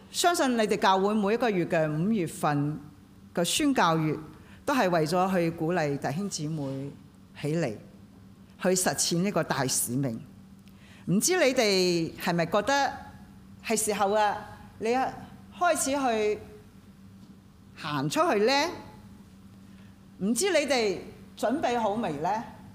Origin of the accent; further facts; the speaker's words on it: Hong Kong; 因為我哋講 Cantonese 嘅，我哋香港人又好啦，新加坡人又好啦，好多時咧，就算我唔信主咧。我起碼都聽過，我細個翻過天主教學校